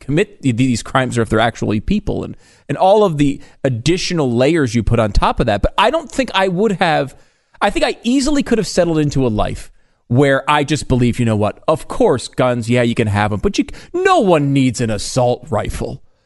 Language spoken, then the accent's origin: English; Connecticut, United States; Of course, I grew up in Connecticut.